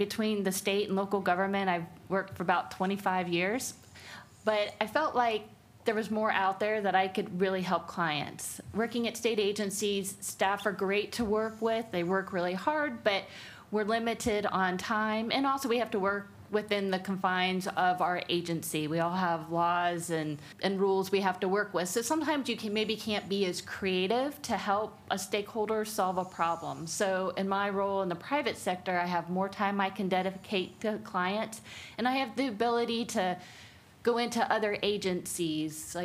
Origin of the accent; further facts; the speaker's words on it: Orlando, Florida, United States; Well, I'm a native Floridian. I've grown up in Orlando area.